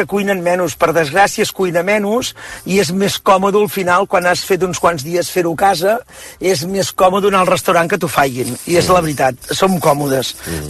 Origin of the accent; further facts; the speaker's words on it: Monistrol de Calders, Catalonia, Spain; born there; nosaltres vam néixer al Monistrol de Calders, un poblet molt petit